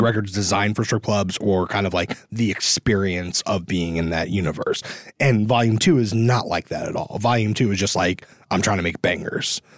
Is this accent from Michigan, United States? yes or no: no; New York City, New York, United States; sounds like girls I grew up with in Brooklyn.